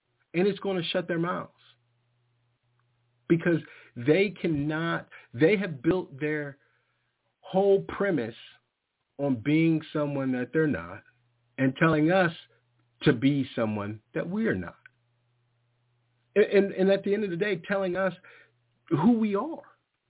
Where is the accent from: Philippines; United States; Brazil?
United States; Maryland; Yeah, but I'm from Maryland. That's where I grew up.